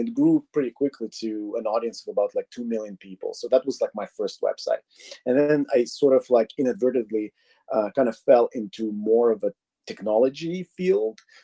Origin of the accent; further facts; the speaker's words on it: Moscow, Russia; moved away as an adult; now in Canada; Well, I was born and raised in Moscow, actually, Russia, up until the age of 18 when I moved with my immediate family to Canada.